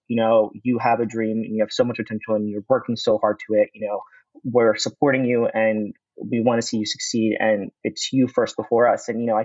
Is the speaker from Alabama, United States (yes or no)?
no; Wilmington, Delaware, United States; So we moved in 1999, and I grew up in Wilmington, Delaware.